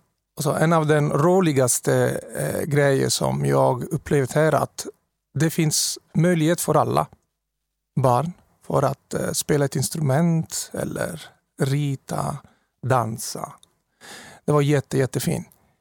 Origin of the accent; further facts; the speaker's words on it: Rome, Lazio, Italy; Swedish is a second language; moved away as an adult; now in Gällivare, Sweden; Ja, faktiskt kommer jag från Rom. Jag har flyttat till Gällivare för 12 år sedan.